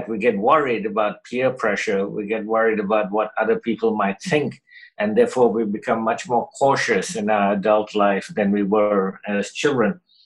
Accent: Kolkata, West Bengal, India; growing up in Calcutta, where there was a great deal of poverty at that time

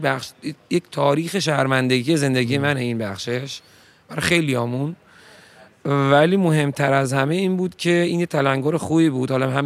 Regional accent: Iran; حالا بگم من ایرانیم که خیلی چیز کلیه.

